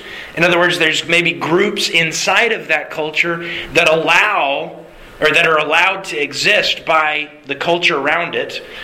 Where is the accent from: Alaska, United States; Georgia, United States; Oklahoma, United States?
Alaska, United States; moved away; also born or lived in South Louisiana / North Louisiana; Well, I grew up here in Alaska and then I moved to South Louisiana. There's a little bit of a difference between those two things. And I moved from South Louisiana to North Louisiana.